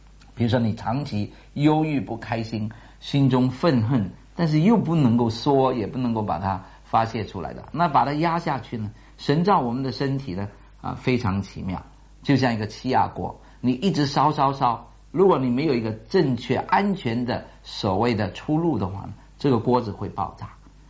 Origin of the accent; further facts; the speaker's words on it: China; 感觉这件事情对我们中国人来说是一个很不容易掌握也更不容易去表达的一件事情